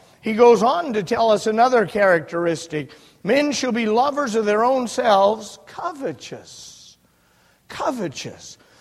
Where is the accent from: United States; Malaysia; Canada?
United States; Jackpot, Nevada; I grew up in Jackpot, Nevada, a gambling community. There's no Christian influence at all. A gambling community is, I grew up amidst gambling and drinking and immorality.